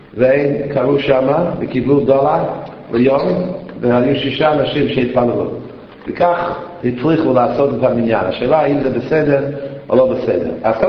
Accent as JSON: {"language": "Hebrew", "town": "Bronx", "region": "New York", "country": "United States", "tie": "born or raised there", "lives_now": "Israel", "said": "אני זוכר שגדלנו בברנקס, ניו יורק, שזה אזור בניו יורק"}